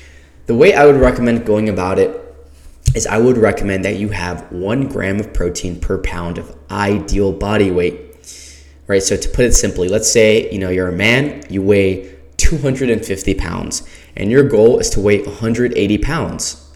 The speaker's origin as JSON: {"language": "English", "region": "the South", "country": "United States", "said": "I'm from the South. I live in South Carolina, so I love my sweet tea."}